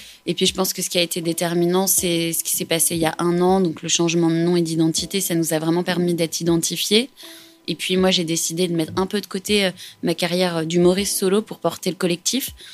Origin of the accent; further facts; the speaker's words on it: Rennes, Brittany, France; Je viens de Rennes.